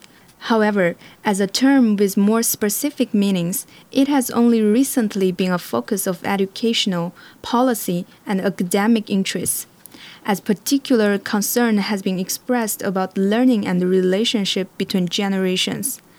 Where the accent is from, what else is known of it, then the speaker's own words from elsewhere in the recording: Xinjiang, China; from Xinjiang, China, your host for the day.